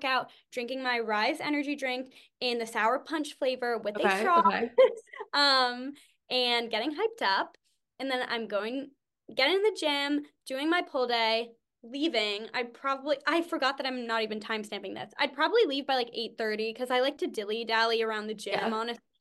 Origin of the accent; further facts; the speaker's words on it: New England, United States; this is a fall day, obviously, because I'm from New England.